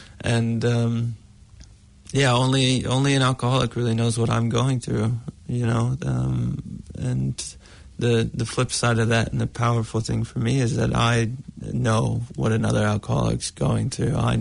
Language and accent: English; United States; I'm American